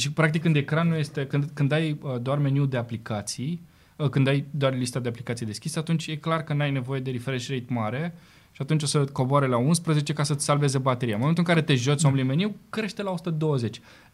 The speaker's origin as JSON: {"language": "Romanian", "country": "Romania", "said": "degeaba ne ducem noi ca români acolo vaccinați dacă ne întâlnim cu alții care nu sunt vaccinați."}